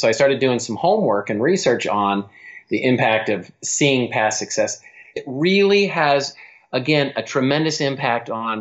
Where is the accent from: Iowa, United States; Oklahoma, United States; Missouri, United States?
Iowa, United States; Cedar Rapids; I grew up in Cedar Rapids, Iowa. It's a very blue collar town.